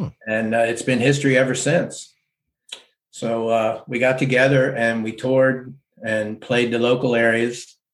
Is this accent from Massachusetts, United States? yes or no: no; Maryland, United States; Well, I'm from Maryland originally.